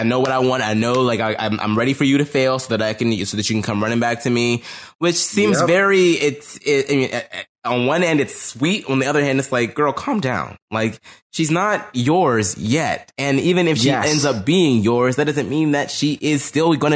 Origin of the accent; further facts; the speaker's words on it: Pittsburgh, Pennsylvania, United States; I grew up in Pittsburgh, like right next to Ohio. I know how it is.